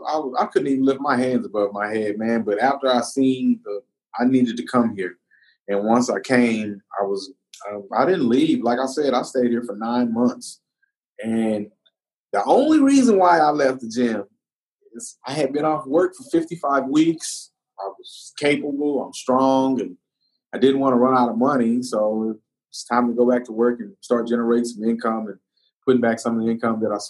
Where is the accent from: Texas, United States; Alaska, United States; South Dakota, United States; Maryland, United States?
Texas, United States; Like me, I'm a guy, I'm from Texas, native. I'm from here. We don't have mountains. We don't have snow.